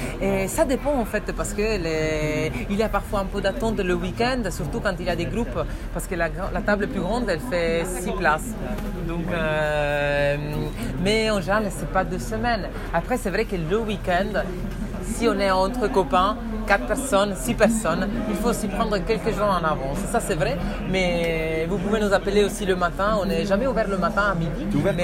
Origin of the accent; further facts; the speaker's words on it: Italy; French is a second language; Qu'est-ce qu'elle représente pour moi en tant qu'Italien, la pizza?